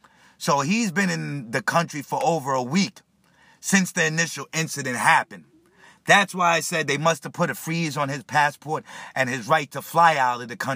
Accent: New York, United States; she comes from my neighborhood. You know, I'm from Long Island.

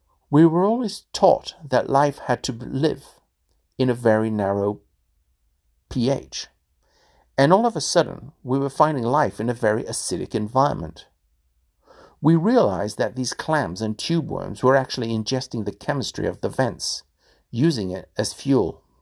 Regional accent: Kansas, United States; born there; I was born in Kansas. I'm the first of 13 generations of my family in America to go to college.

